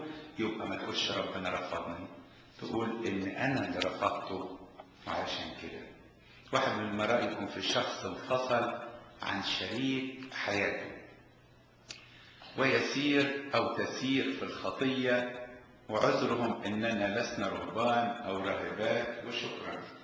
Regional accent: Egypt; انا مرة حكيتها في اجتماع سيدات عندنا في مصر

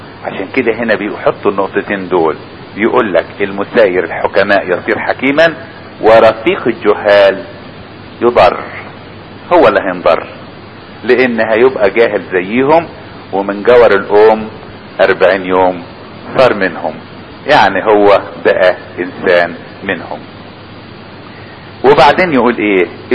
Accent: Upper Egypt, Egypt; كنت بسمع دايما واحد عندنا في الصعيد يقول مثل

